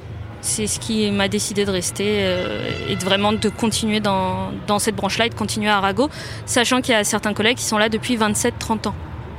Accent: Gentilly, Île-de-France, France; je suis un pur produit de l'Académie de Créteil. Donc j'enseigne dans l'Académie de Créteil, je suis élève de l'Académie de Créteil. J'ai vécu en cité à Gentilly et j'ai suivi ma scolarité dans le public.

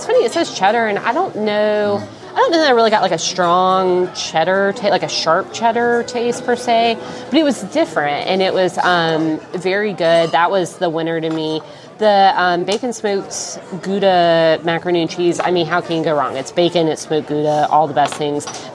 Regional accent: Mississippi, United States; Everybody likes to say I'm bougie, but I'm from Mississippi, and I dip most of my food in ranch, so I'm not convinced that I am.

